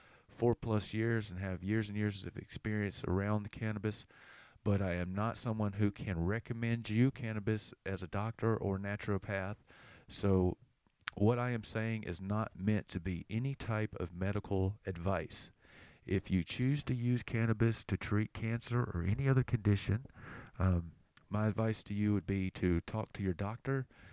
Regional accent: the South, United States; accent: Southern; That's hard for my southern accent to say

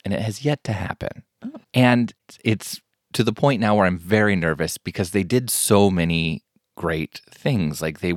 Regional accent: Spokane, Washington, United States; also born or lived in Leavenworth / Tri-Cities; I am a Pacific Northwest guy. I grew up in Spokane and Leavenworth, and then eventually went to high school in the Tri-Cities. So I'm very much Eastern Washington.

